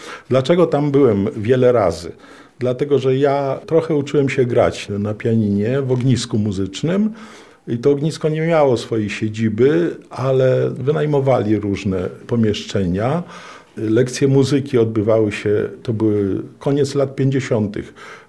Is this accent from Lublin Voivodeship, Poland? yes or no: yes; Lublin, Lublin Voivodeship, Poland; moved away as an adult; now in Kielce, Poland; Urodziłem się w Lublinie i do czasu skończenia studiów mieszkałem w Lublinie. Chociaż od 50 lat mieszkam w Kielcach